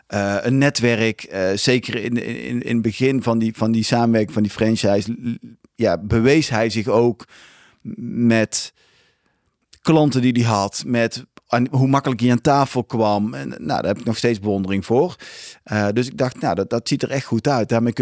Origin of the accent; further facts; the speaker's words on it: Tilburg, North Brabant, Netherlands; 44 jaar, ik kom uit Tilburg